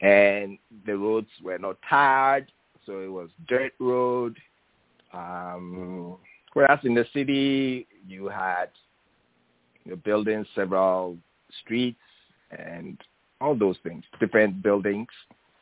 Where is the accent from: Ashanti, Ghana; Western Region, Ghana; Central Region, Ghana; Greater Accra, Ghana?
Greater Accra, Ghana; Accra; Well, I lived in one of the big cities and went to school in two other big cities. So I grew up in Accra.